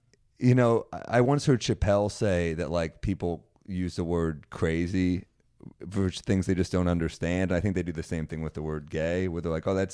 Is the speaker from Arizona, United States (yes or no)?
no; New York, United States; I think New York, being a New York Jew, just being a like culturally New York Jew. Also, I grew up in Manhattan.